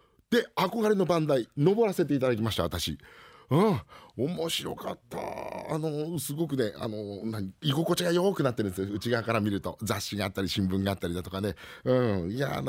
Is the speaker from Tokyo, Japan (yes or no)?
yes; Koto, Tokyo, Japan; 私が生まれ育った、江東区の北砂というところに亀の湯という私が通っていた銭湯